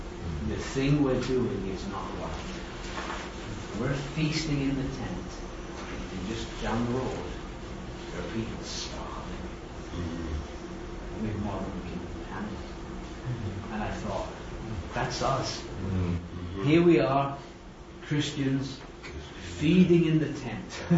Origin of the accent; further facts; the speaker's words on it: England, United Kingdom; You know, I grew up in England and football is the name actually because they use their feet